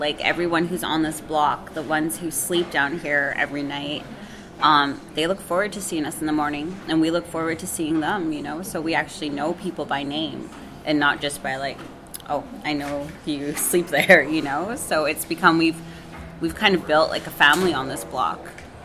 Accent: Edmonton, Alberta, Canada; I'm from Edmonton, Alberta.

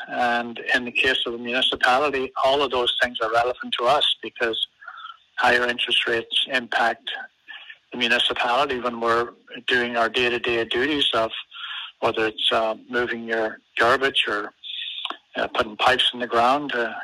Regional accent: Ireland; now in Nelson, Canada; I was born and raised in Ireland and emigrated to Canada in 1967. And I ended up in Nelson, British Columbia here. And I've been here for about 44 years now.

